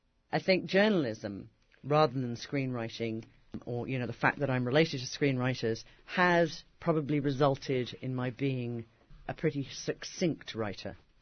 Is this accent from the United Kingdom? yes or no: yes; England, United Kingdom; I think any person born and raised in England has a very heightened sensitivity to class issues.